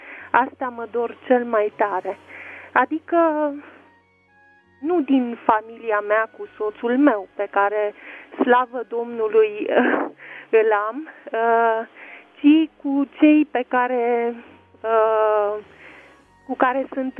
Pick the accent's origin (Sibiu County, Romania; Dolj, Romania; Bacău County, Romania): Sibiu County, Romania; Sibiu; born there; also born or lived in Bucharest; Ei, de ca origine, sunt din Botoșani, eu m-am născut în Sibiu. Am trăit 20 și ceva de ani în București, dar dorința mea din totdeauna, de când am trăit în București, a fost să mă reîntorc pe meleagurile natale.